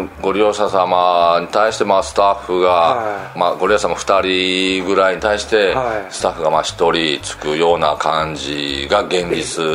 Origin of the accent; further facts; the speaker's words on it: Sakai, Osaka, Japan; 母親と姉がこちらが地元もともと地元が堺なんで、はいはい、じゃあちょっと戻るわということ で、はい、で戻るに際して失業をする形で堺に戻ってきて